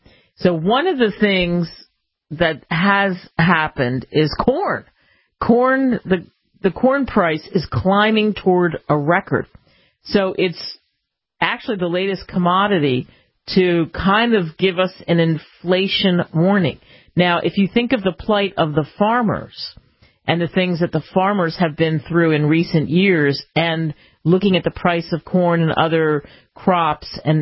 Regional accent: United States; I love being an American and living in the United States.

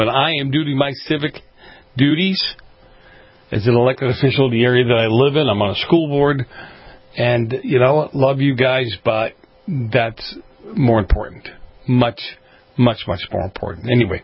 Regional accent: Boston, Massachusetts, United States; I grew up on the East Coast, as some of you know, in Boston.

